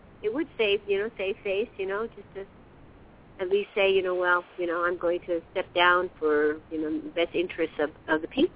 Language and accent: English; Navajo Nation, United States; I mean, when people say, where are you from, when I'm traveling around, I say, you know, the Navajo Nation. I'm Diné.